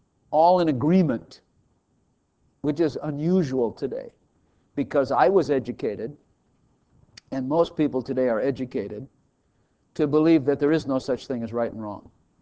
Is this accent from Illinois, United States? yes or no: yes; Chicago, Illinois, United States; I used to be a liberal. I used to be on the left. I'm from Chicago also. That helps.